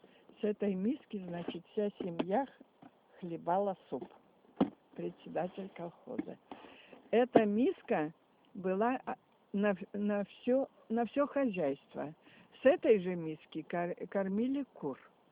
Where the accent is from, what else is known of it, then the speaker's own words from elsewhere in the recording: Dubrova, Leningrad Oblast, Russia; born there; В деревне Дуброва, Тосинск. Тогда была Новгородская область. Это где туда, за Померанье, в ту сторону. Родители из крестьян.